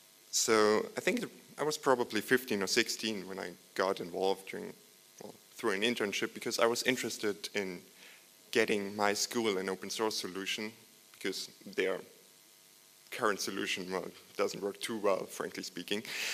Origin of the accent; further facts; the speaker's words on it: Germany; English is a second language; I'm from Germany here. So if you have any questions afterwards, we can also speak German.